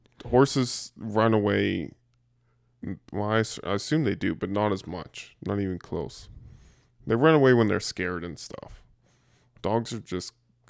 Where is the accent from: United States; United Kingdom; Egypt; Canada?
Canada; I'm still Canadian.